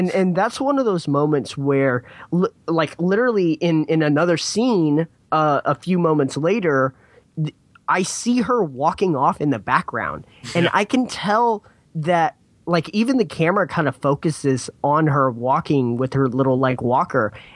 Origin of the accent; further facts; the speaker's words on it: Texas, United States; considering I'm from Texas and I'm not super close to West Texas. They have a little bit of a different tinge in their accent and things like that.